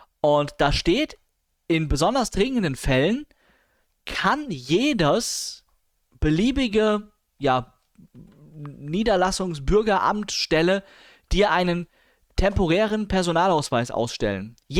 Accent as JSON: {"language": "German", "town": "Hanau", "region": "Hesse", "country": "Germany", "said": "ich komme nicht aus ihrer Gemeinde, ich komme aus Hanau."}